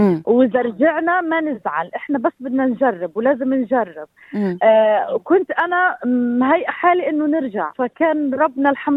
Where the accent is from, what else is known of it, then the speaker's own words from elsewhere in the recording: Gaza, Gaza Strip, Palestine; moved away as an adult; now in Australia; أنا من جاية من فلسطين، من غزة. واجهت صعوبات حتى إن أنا استطعت إن أنا أخرج من غزة